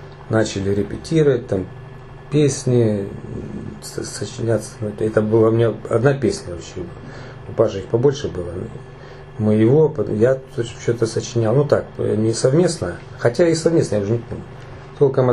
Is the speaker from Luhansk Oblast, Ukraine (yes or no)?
no; Kharkiv, Kharkiv Oblast, Ukraine; also born or lived in Pechenihy; Ну как, я родился в Печенегах, родители строители, ну как обычные советские люди, из разных мест, отец под Питера, мать с Черниговской области. Поэтому в Харьков приехали, мне уже было 5 лет.